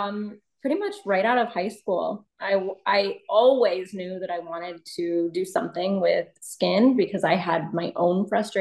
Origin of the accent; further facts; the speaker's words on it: Rockford, Illinois, United States; now in Chicago, United States; No, I am in Chicago now. I grew up in Rockford, Illinois.